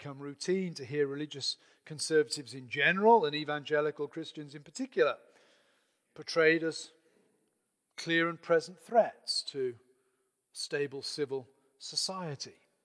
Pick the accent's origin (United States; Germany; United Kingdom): United Kingdom; England; I'm a husband, I'm a father, I'm a teacher, I'm an Englishman, I'm an immigrant, I'm a writer, in addition to being a Christian.